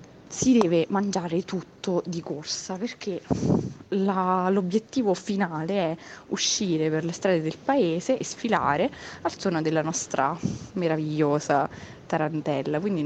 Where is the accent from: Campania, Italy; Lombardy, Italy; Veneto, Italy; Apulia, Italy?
Campania, Italy; Montemarano; nonostante Montemarano sia un ridente paesino del sud Italia che vive di abbondanza culinaria